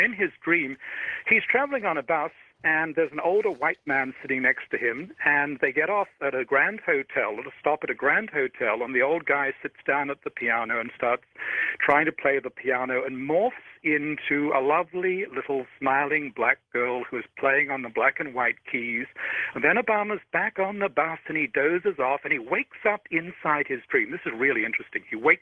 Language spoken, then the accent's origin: English; Australia; Of course, I grew up in Australia, and American history wasn't a big part of my school education.